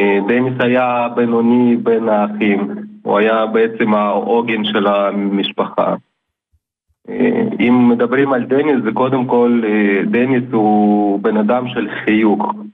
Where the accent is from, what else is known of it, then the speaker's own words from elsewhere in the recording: Ukraine; now in Israel; לא, אנחנו עלינו בשנת 97 מאוקראינה.